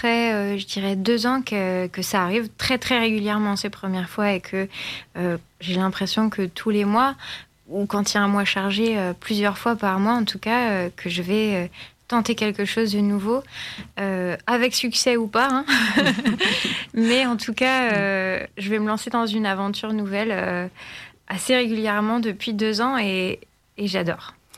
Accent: Brittany, France; Moi, je viens de Boulogne et je suis originaire de Bretagne, dans un petit village.

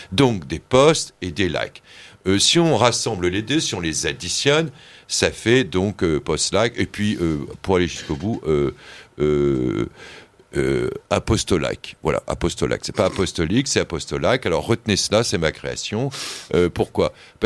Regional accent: France; Je suis français, j'entends like

